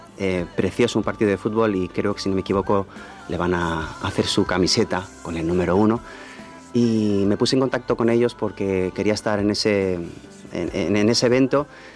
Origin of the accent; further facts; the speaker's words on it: Castilla-La Mancha, Spain; tiene otro acento que le he metido más como extremeño mío, y manchego que soy, y catalán